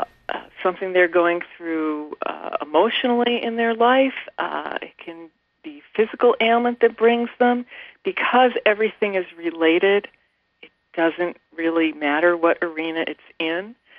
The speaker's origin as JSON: {"language": "English", "town": "New York City", "region": "New York", "country": "United States", "tie": "born or raised there", "lives_now": "Marquette, United States", "said": "On the edge of that, in Bayside, Queens."}